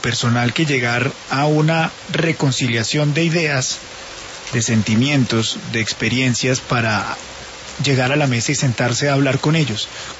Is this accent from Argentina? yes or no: no; Colombia; Una persona que todos como colombianos siempre hemos guardado gran respeto hacia ella